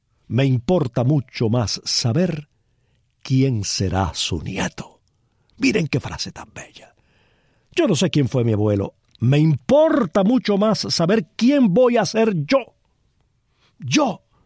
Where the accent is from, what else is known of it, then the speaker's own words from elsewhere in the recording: Cuba; los cubanos deberíamos tener presentes, no solo como cubanos, sino como seres humanos